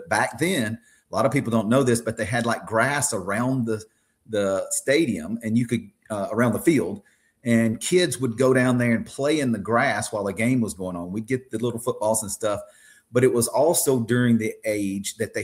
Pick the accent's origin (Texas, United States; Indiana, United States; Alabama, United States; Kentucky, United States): Alabama, United States; Alexander City; now in Raleigh, United States; Home base is in Raleigh, North Carolina, but I'm originally from Alexander City.